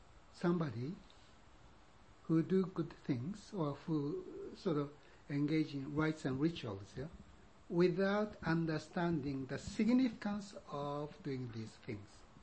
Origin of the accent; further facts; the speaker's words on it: England, United Kingdom; Because I have to use English. I'm English.